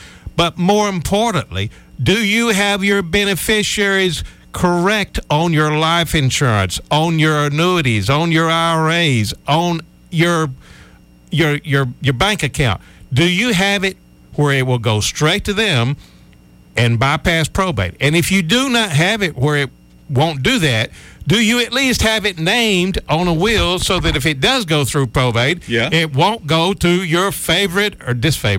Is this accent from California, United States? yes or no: no; Chattanooga, Tennessee, United States; because where I grew up in Chattanooga, it was the Bob Brandy show.